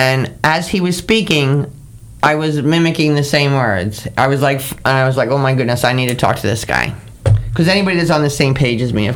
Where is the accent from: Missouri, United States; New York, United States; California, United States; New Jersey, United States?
New York, United States; Brooklyn; born there; also born or lived in Queens; Brooklyn, sorry. Born at St. Catherine's Maternity Hospital in Brooklyn, and then lived in Queens for 3 years